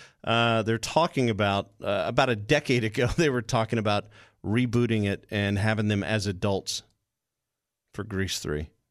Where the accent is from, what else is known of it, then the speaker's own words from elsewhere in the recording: Louisiana, United States; You have to understand, I'm Cajun, and pretty much everything is heart attack on a plate, and it's all fantastic.